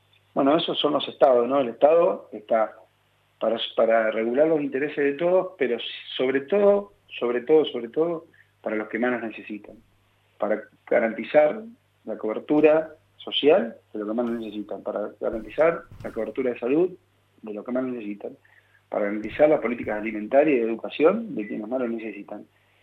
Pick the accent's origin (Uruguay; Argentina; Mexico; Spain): Argentina; Somos argentinos y nunca nos rendimos.